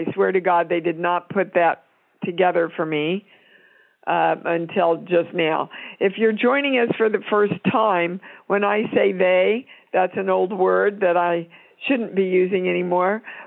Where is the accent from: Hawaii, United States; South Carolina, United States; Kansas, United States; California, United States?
Kansas, United States; So I'm from Kansas